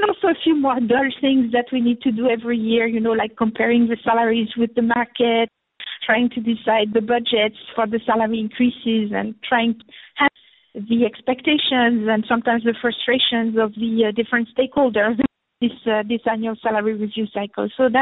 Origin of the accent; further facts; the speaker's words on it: France; English is a second language; I'm French, so with my accent, it's very different from what we do in the Middle East.